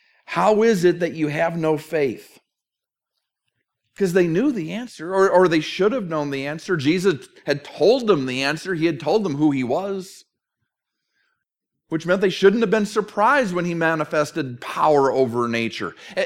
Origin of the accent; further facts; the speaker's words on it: Minnesota, United States; quotes a song that I grew up with growing up in Minnesota